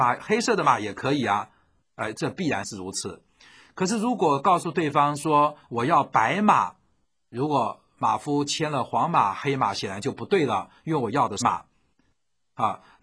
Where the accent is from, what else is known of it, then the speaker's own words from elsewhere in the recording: China; 那只是我们中国人在讲概念的时候